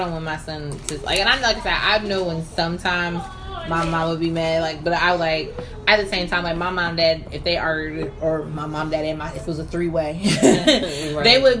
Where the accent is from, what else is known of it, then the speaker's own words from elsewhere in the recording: Richmond, Virginia, United States; It's only like from Richmond, my hometown, is 4.5 to 5 hours.